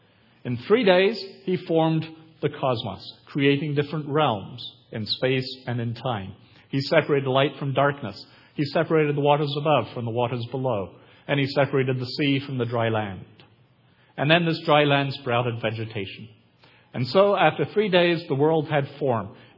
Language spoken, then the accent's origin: English; Scotland, United Kingdom; I come from Scotland, the land of strict Scottish Sabbatarianism.